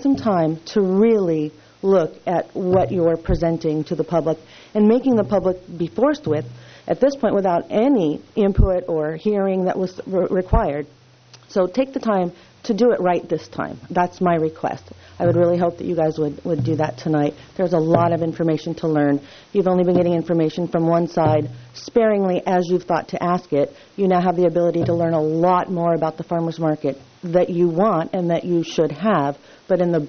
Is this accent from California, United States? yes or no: yes; Arroyo Grande, California, United States; I am a resident of the Five Cities, in particular Arroyo Grande, my hometown.